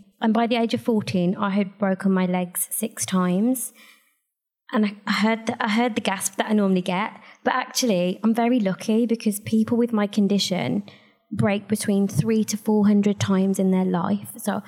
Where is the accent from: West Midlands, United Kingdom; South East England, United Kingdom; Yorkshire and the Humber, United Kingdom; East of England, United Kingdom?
West Midlands, United Kingdom; Birmingham; So I'm a Brummie originally. Came down to Great Ormond Street.